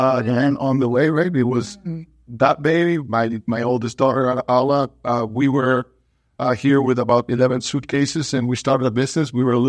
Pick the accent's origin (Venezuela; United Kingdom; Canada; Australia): Venezuela; Caracas, Capital District; now in United States; Yeah, Caracas, Venezuela, right? So we moved here in 2015 in December and started a business in mid-March of 2016.